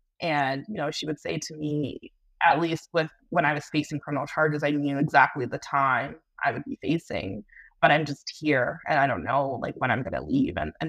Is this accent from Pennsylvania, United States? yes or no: no; Virginia, United States; But I drove, you know, growing up in Virginia.